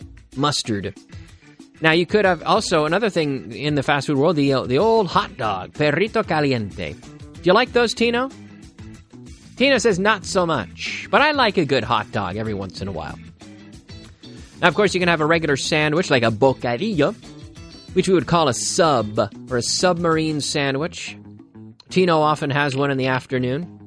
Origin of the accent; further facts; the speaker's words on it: Halifax, Nova Scotia, Canada; It's like in my hometown in Canada, or my home city, let's say, of Halifax, on the east coast of Canada